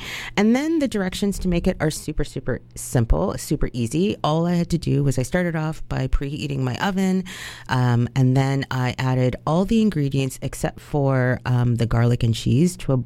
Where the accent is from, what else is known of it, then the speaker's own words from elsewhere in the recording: Toronto, Ontario, Canada; And so when I grew up in Toronto, most of my peers, if not like 98% of us, were first generation Canadians. All of our parents were immigrants. So I grew up with a lot of different cultures.